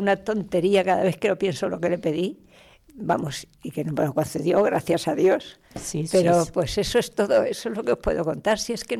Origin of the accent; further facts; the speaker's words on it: Castilla-La Mancha, Spain; De un lado a otro iba de Toledo a mi tierra, a La Mancha